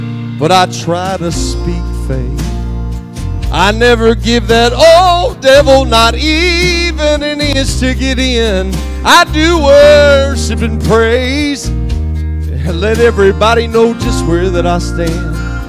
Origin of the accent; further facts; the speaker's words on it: Arizona, United States; also born or lived in Texas; And I was born in Texas and raised in Arizona.